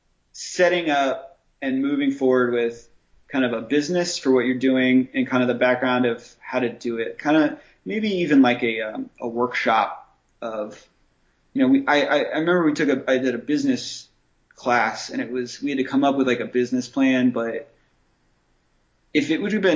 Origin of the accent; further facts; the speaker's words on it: Columbus, Ohio, United States; First off, I'm from Columbus, Ohio. I'm from what is now a red state.